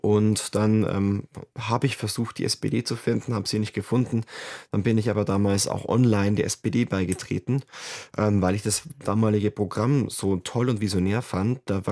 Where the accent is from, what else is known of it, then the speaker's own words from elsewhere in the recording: Bavaria, Germany; Ich komme aus Bayern.